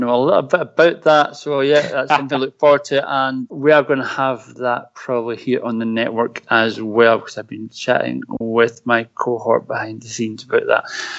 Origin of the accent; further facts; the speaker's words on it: Scotland, United Kingdom; accent: Scottish; And yes, I'm getting to say Skrull again with my Scottish accent.